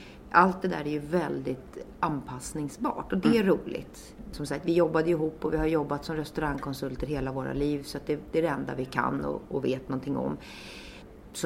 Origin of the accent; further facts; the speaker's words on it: Trångsund, Stockholm County, Sweden; now in Tyresö, Sweden; Jag är uppvuxen i Trångsund på andra sidan sjön.